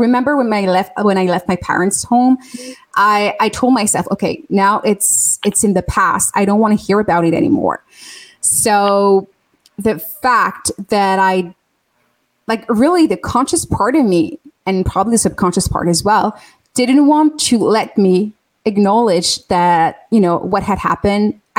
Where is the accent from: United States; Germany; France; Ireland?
France; English is a second language; moved away; So I'm now 37, but I was born in France, and I grew up in France, and I really grew up in a very toxic and abusive environment.